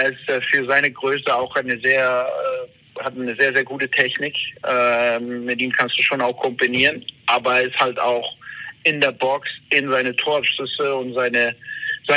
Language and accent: German; Denmark; Und ich verfolge natürlich auch jetzt in meiner Heimat die dänische Liga